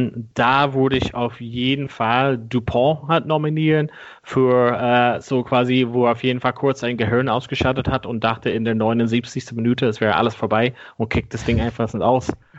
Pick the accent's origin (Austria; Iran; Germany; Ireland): Ireland; bei meinem Heimatland Irland gegen Schottland.